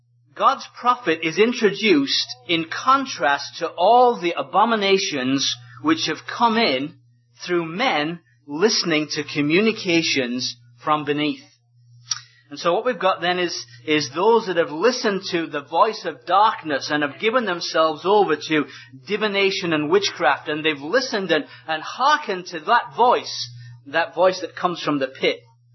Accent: United Kingdom; now in United States; because I'm still a Brit, I haven't got American citizenship yet. I'm in the process of getting it, but I haven't got it yet, so I'm still British.

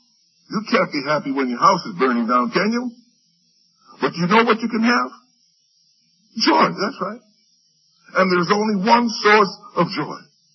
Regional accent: New York City, New York, United States; now in Maryland, United States; Growing up in New York City, I knew the place so well, I could get anywhere I want by public transportation. And then when I came down to Maryland

